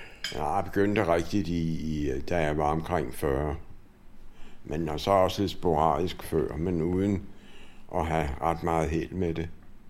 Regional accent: Nyborg, Region of Southern Denmark, Denmark; now in Copenhagen, Denmark; Jeg er fra Nyborg

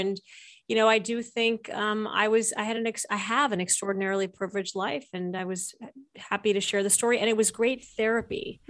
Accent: Kalamazoo, Michigan, United States; born there; I was born in Kalamazoo, Michigan.

